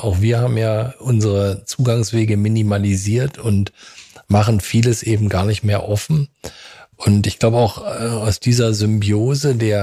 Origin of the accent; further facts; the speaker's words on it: Berlin, Germany; Ja, also ich bin geboren in Berlin und bin da auch aufgewachsen, habe da studiert und habe an der Charité meine Ausbildung zum Allgemein- und Viszeralchirurgen absolviert.